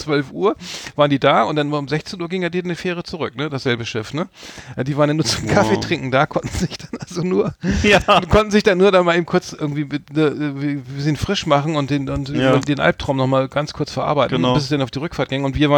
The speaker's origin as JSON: {"language": "German", "region": "Northern Germany", "country": "Germany", "said": "wenn du als Norddeutscher nach Garmisch-Partenkirchen kommst"}